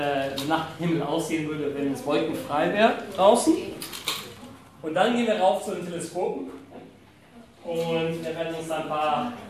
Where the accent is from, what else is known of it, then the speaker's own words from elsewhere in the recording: Brazil; Ich bin ja auch in Brasilien aufgewachsen. Aber mein Vater ist Amerikaner, meine Mutter Deutsche.